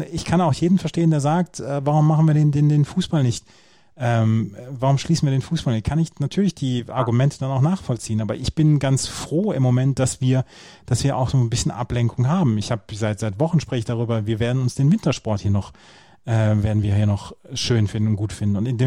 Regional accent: Bad Oeynhausen, North Rhine-Westphalia, Germany; Aber die Maskenpflicht in Innenstädten wurde auch in meiner Heimatstadt Bad Oeynhausen durchgesetzt.

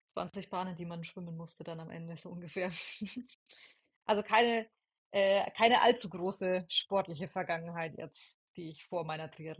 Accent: Herzogenaurach, Bavaria, Germany; born there; ich komme aus Herzogenaurach gebürtig, also da kommen ja Adidas und Puma her.

